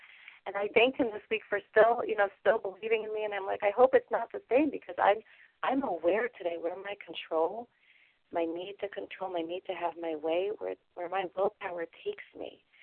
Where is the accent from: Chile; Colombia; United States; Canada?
Canada; Montreal, Quebec; I'm from Montreal, Canada